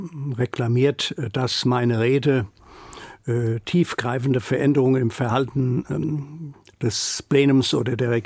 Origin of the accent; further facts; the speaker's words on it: Wiesbaden, Hesse, Germany; accent: Hessian-tinged standard German; Also ich habe meine Wurzeln nie verneinen können. Ich bin gebürtiger Wiesbadener, ich bin ein halber Rheingauer, meine Mutter war aus Eltville. Ich bin ein Kind dieser Region. Ich habe auch meine berufliche Perspektive hier in Wiesbaden gehabt.